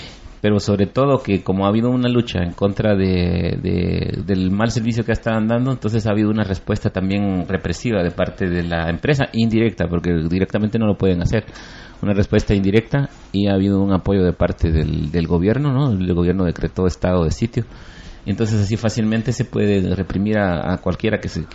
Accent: Guatemala; vengo de Guatemala

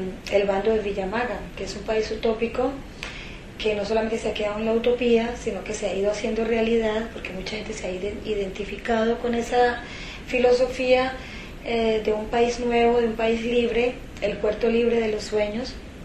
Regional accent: Colombia; moved away; pues uno como colombiano acá también es como...

